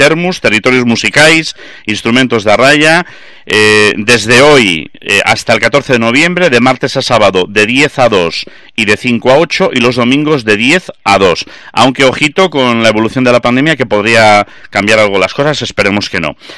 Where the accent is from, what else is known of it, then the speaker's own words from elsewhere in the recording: Salamanca, Castile and León, Spain; Yo me crié en Salamanca.